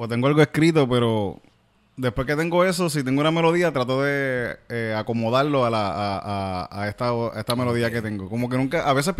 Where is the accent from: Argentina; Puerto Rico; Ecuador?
Puerto Rico; moved away; yo me fui quería salir de Puerto Rico